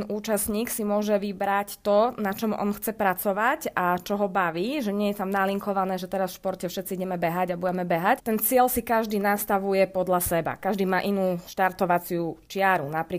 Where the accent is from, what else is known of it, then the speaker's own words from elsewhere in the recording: Žiar nad Hronom, Banská Bystrica Region, Slovakia; ja som vyrastala v Žiari nad Hronom